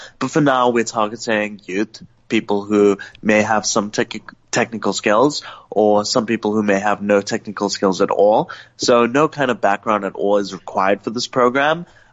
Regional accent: South Africa; I'm from South Africa, but I was very lucky to study in the UK, where I studied artificial intelligence and machine learning at the University of Edinburgh and the University of Cambridge.

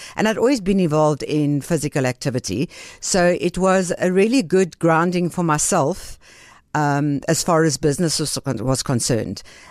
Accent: Benoni, Gauteng, South Africa; I grew up in Benoni and I went to a Jewish day school in Benoni, the baby of King David from Johannesburg.

